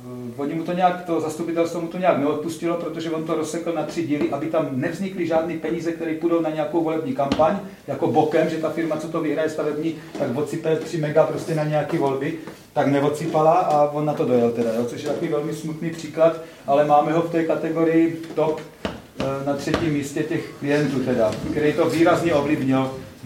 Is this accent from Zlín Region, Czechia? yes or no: no; Brno, South Moravian Region, Czechia; ale my ho máme jako Brňáci prostě